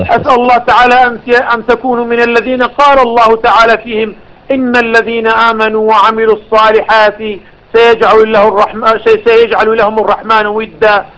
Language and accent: Arabic; Iraq; now in Amman, Jordan; وأنا عراقي، أنا عراقي أعيش في عمان